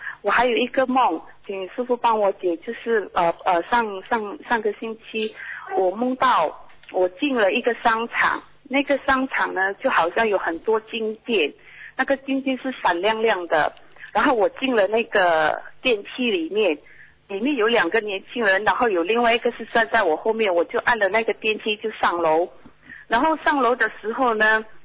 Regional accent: Malaysia; 我是马来西亚的。

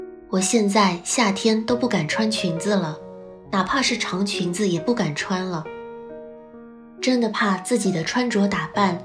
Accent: Guangxi, China; 我来自广西，今年31岁

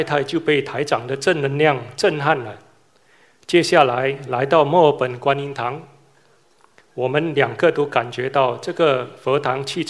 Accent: Malaysia; now in Melbourne, Australia; 我是墨尔本观音堂的同修，小时候在马来西亚就信佛

